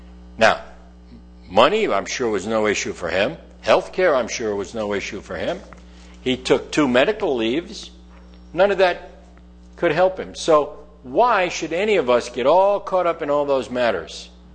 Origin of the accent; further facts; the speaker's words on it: Wilder, United States; when I was a young man growing up in Wilder